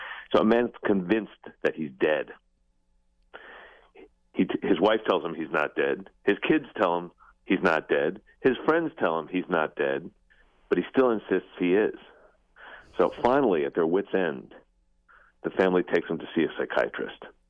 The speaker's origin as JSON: {"language": "English", "region": "Oregon", "country": "United States", "said": "And so by the way, I just want to say I'm from Southern Oregon"}